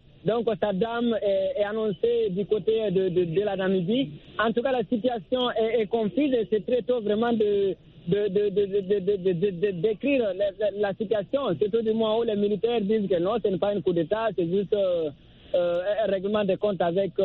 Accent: Guinea; je suis originaire de la Guinée-Conakry, donc j'ai vécu la prise du pouvoir.

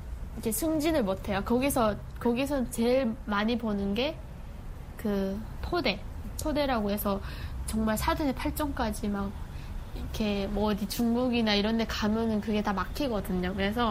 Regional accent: North Korea; moved away; 평양에 있는 되게 좋은 대학교를 다니고 있었는데 방학에 잠깐 온틈에 그냥 다 데리고 탈북을 했죠.

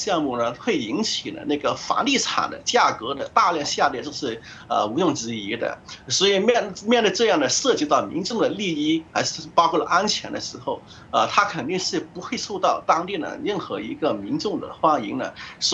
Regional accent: Zhanjiang, Guangdong, China; 要转移到广东省的湛江市，也就是我的家乡

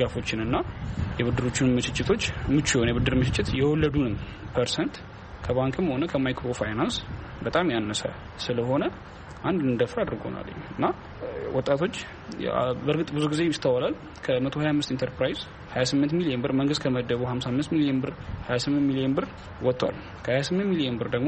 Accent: Dire Dawa, Ethiopia; ያው እኔ ተወልጄ ያደግኩት እዚሁ በድሬዳዋ ከተማ ሲሆን ያው ትምህርቴንም ከአንደኛ ደረጃ እስከ ሁለተኛ ደረጃ ድረስ በድሬዳዋ ከተማ ነው ጠናቀቅኩትኝ።

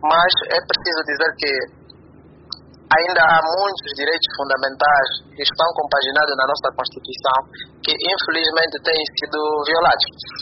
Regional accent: Angola; enquanto angolano, enquanto jurista

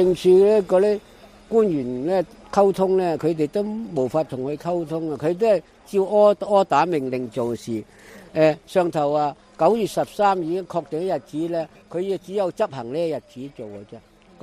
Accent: Hong Kong; 咁呢百幾年嘅咧身份就係我香港人嘅身份嘅認同。

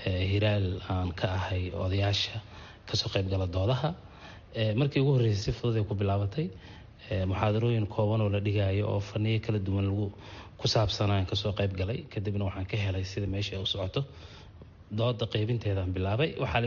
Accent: Kismayo, Lower Juba, Somalia; born there; Ani waxaan ku dhashay Kismaayo

